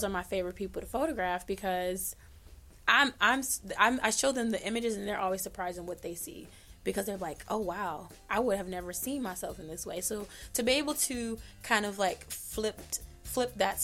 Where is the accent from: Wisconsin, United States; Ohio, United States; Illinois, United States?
Ohio, United States; Cleveland; Like, anytime I say I'm from Cleveland, they'd be like, oh, LeBron.